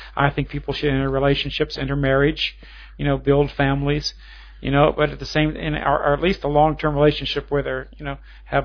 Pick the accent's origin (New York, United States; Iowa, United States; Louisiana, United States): Louisiana, United States; New Orleans; You know, I come from the city of New Orleans. I grew up in New Orleans. It's a very highly Catholic percentage of the white population.